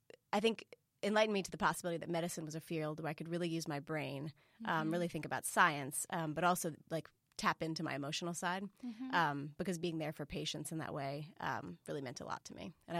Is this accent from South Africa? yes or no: no; Atlanta, Georgia, United States; I grew up here in Atlanta, actually.